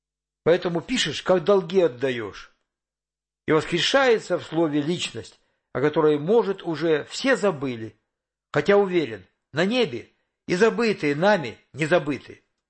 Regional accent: Dmitrovka, Donetsk Oblast, Ukraine; Родился я на Донбассе, в 20 километрах от Донецка. Детство прошло в деревне Дмитровка.

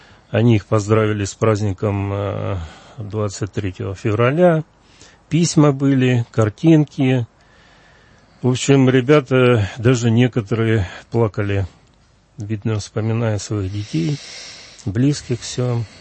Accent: Alchevsk, Luhansk Oblast, Ukraine; moved away as an adult; now in Moscow, Russia; Ну, я сам из Коммунарска, сейчас Алчевск называется, Луганской области. Это немножко южнее от Сватово. Вот. Ну, родился там, учился, как говорится, женился, дети родились. Потом мы сюда переехали в Москву при определенных обстоятельствах.

